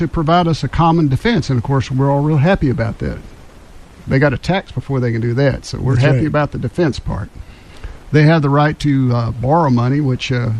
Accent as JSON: {"language": "English", "region": "Texas", "country": "United States", "tie": "born or raised there", "said": "You know, I grew up in North Milam County in a small cotton farm, sharecrop"}